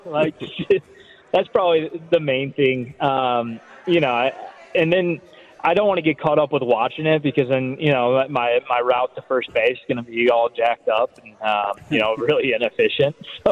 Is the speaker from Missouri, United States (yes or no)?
yes; St. Louis, Missouri, United States; And, you know, I grew up in St. Louis, so I watched Skip play all the time in my youth days.